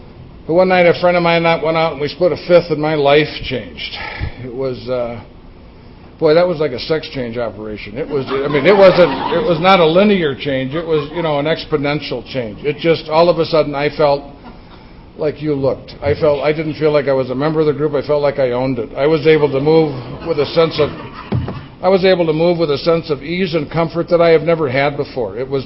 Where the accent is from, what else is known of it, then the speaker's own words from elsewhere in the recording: Saint Paul, Minnesota, United States; I'm from a large Catholic family. I grew up in St. Paul, Minnesota. We had large Catholic clans.